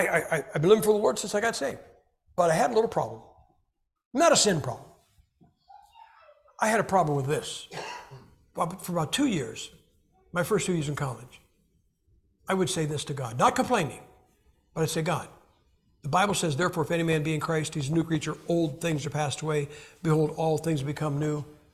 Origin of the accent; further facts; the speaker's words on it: Ohio, United States; See, there's a lot of unsolved crime in my hometown, 1968, 69, and the first half of 1970.